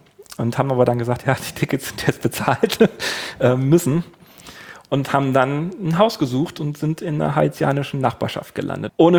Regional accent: Germany; Wir haben das gelernt, wir sind weiß, wir kommen aus Deutschland, wir haben eine Ahnung

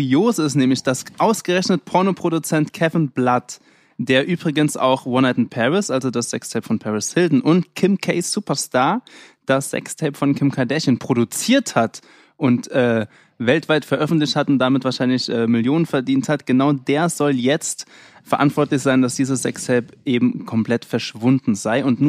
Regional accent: Rhineland-Palatinate, Germany; Ich komme aus Rheinland-Pfalz übrigens.

